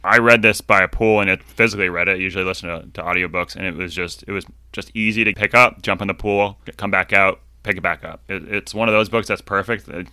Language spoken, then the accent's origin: English; Massachusetts, United States; I mean, it's obviously, it's, if you're growing up outside of Boston, it's required viewing.